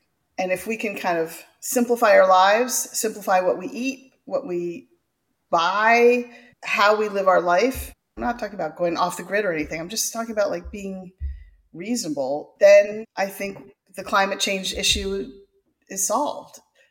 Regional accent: California, United States; And I'm from California. We have too much water.

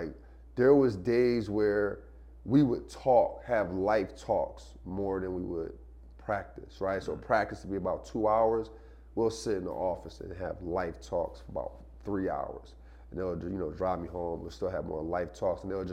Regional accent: Philadelphia, Pennsylvania, United States; And I'm growing up in Philly, you know, I was kind of like, I'm in the inner city of Philly.

